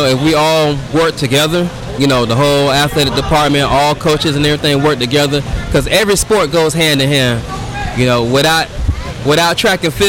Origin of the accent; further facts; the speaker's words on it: Sarasota, Florida, United States; also born or lived in St. Petersburg; I'm originally from Sarasota, Florida. Moved to St. Pete when I was about 13, so in 95, moving to St. Pete.